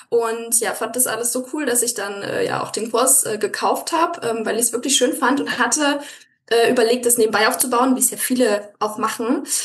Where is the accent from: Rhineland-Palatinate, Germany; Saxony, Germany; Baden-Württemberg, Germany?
Saxony, Germany; Leipzig; also ich bin ja aus Leipzig.